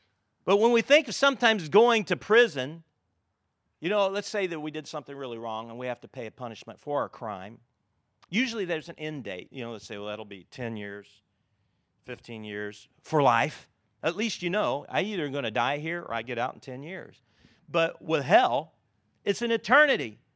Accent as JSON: {"language": "English", "country": "United States", "said": "because I'm from America, we're the masters of fast food, right, and high cholesterol and other kinds of ugly things."}